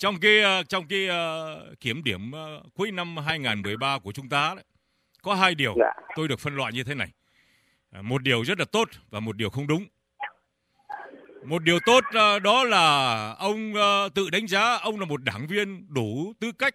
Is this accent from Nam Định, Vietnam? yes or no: yes; Nam Định, Vietnam; Tôi quê Nam Định ạ.